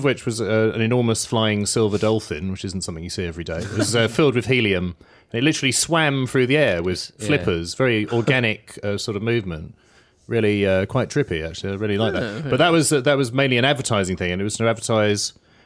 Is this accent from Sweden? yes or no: no; London, United Kingdom; this doesn't work in my accent at all because I'm from South London.